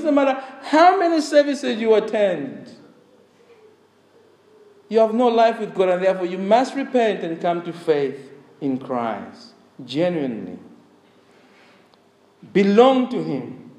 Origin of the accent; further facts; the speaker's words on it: Zambia; When I was young, growing up in Zambia, there's a song we had.